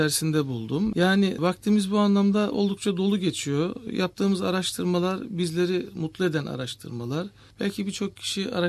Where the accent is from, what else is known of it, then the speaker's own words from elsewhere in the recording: Turhal, Tokat, Turkey; born there; 1964 Turhal doğumluyum.